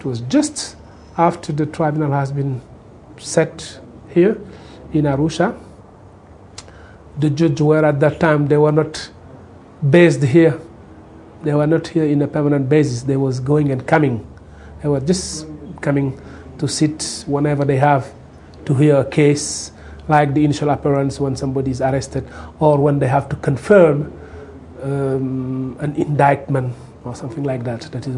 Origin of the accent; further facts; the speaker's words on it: France; English is a second language; also born or lived in Senegal; I'm from Senegal originally, but I'm living in France for something like 40 years. I grew up there, I went to school, to university there.